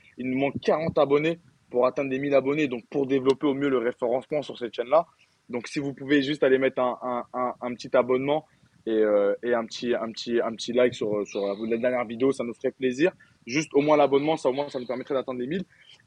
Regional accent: Paris, Île-de-France, France; Après, en tant que Parisien, non.

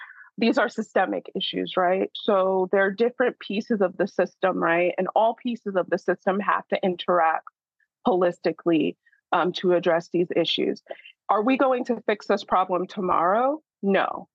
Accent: Nigeria; I am also a Nigerian woman, right? I'm a Nigerian woman who is Black, right? I'm Nigerian and I'm Black.

